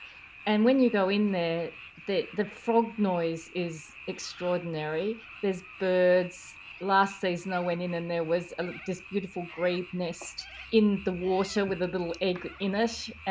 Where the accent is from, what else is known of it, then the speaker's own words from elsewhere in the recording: Victoria, Australia; from South Gippsland, and my husband and I have a beef cattle farm